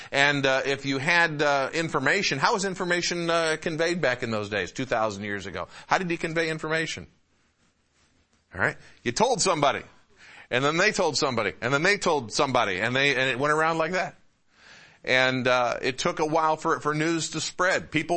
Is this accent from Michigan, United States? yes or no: yes; Detroit, Michigan, United States; I grew up in the Metro Detroit area